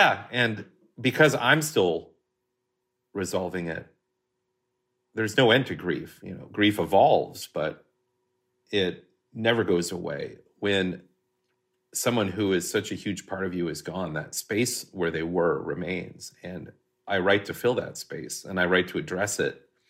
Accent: Hastings, Minnesota, United States; growing up in Hastings, Minnesota, I was convinced I would never see the name of that town mentioned in a novel by anyone at any time.

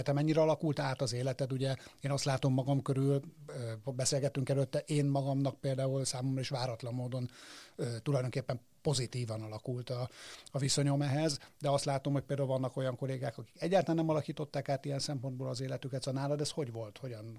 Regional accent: Croatia; now in Hungary; Én hasonlóan kezdtem, csak én Horvátországból érkeztem.

